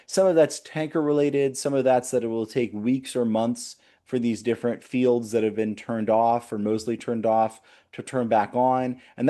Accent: United States; as an American and as a human living in 2026

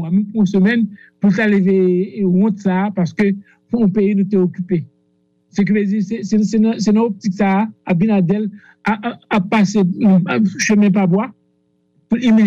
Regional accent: Haiti; En tant qu'Haïtien

